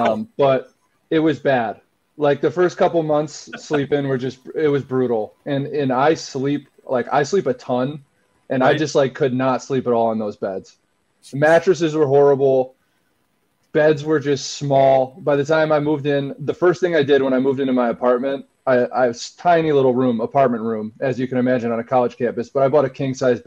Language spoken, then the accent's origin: English; Chicago, Illinois, United States; also born or lived in Wisconsin; I grew up in Chicago, went my whole life there. Go back to – go to Wisconsin 4 years, and then nowadays everyone just assumes I'm from Wisconsin.